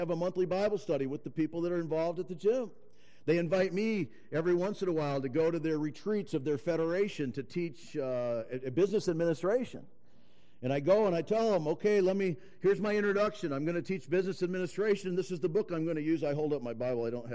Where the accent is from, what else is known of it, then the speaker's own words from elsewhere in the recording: United States; I'm from the United States